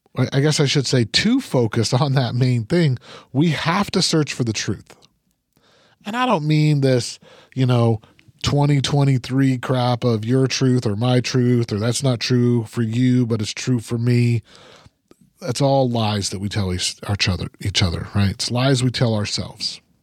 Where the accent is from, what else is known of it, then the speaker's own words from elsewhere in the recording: Utah, United States; I grew up in Utah